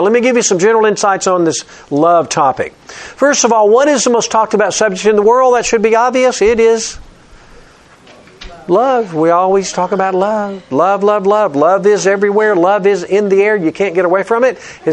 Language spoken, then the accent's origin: English; Alabama, United States; that spiritual community from my hometown in Alabama